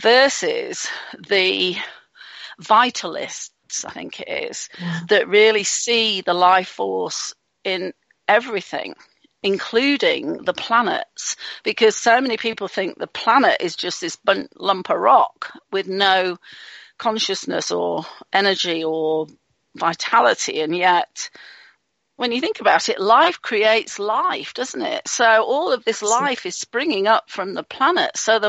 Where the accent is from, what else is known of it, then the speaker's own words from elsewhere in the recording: England, United Kingdom; in England, and the kind of religious thing just did not resonate with me one iota